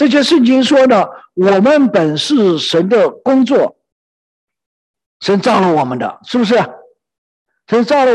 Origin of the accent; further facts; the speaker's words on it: China; 尤其我们中国人，我们中国人的话呢都有一个大的标准呢要我们去，我们从小长大